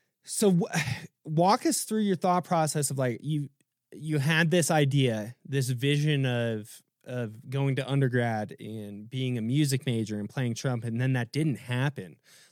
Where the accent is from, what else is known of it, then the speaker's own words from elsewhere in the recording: Iowa, United States; Cause I'm originally from Iowa. So Iowa and the University of Maryland, they played each other.